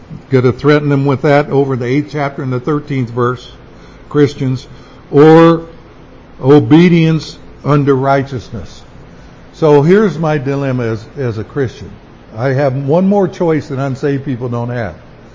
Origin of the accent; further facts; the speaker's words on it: United States; So I grew up in America and I just love this idea of freedom